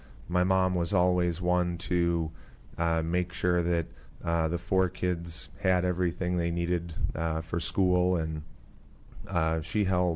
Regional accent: Manitowoc, Wisconsin, United States; I was 12 years old, and I had a paper route in my hometown of Manitowoc, Wisconsin, delivering approximately 70 papers on a daily basis.

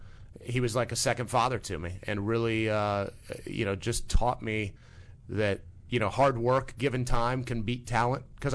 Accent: Midwest, United States; Growing up in the Midwest, my parents never really spent a lot of money on much, very middle class upbringing.

